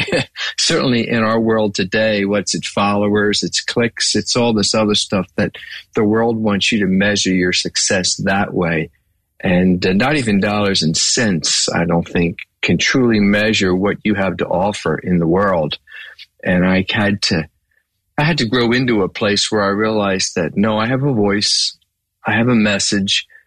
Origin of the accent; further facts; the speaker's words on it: Philadelphia, Pennsylvania, United States; I grew up in Philly, Philly born and bred, as they say. I grew up in a home that was a Christian church going home.